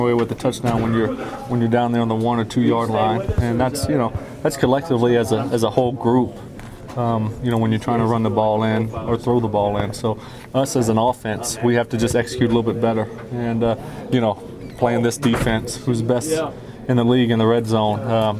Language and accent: English; Louisiana, United States; I'm from South Louisiana, so I played a lot of games in the rain.